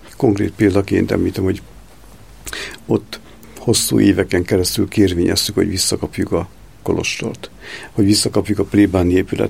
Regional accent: Szécsény, Nógrád, Hungary; mert akkor áthelyeztek Szécsénbe, ahol felnőttem

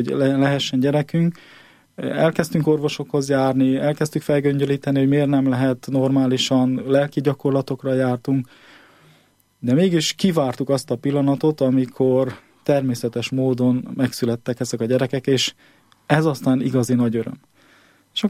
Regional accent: Vărșag, Harghita, Romania; also born or lived in Odorheiu Secuiesc; Én ugye 77-ben születtem, Székelyvarság melletti Székelyudvarhelyen, és Székelyvarságon laktunk

